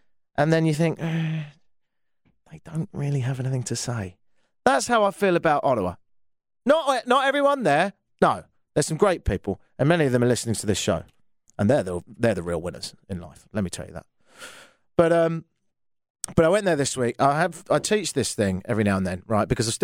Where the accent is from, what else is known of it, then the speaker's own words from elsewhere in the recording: London, United Kingdom; I'm from London, which is a capital.